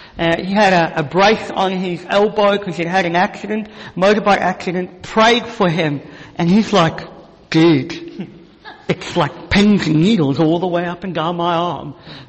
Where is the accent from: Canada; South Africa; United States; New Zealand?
South Africa; And I want to say our nation, I'm from South Africa, has been blessed already